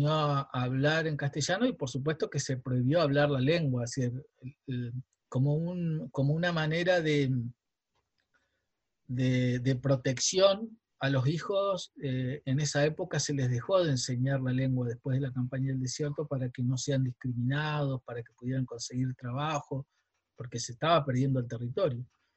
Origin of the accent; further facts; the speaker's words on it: Valcheta, Río Negro, Argentina; born there; yo nací en Balcheta, soy el mayor de cuatro hermanos del segundo matrimonio de mi papá, que murió en el 84, cuando yo tenía 12 años.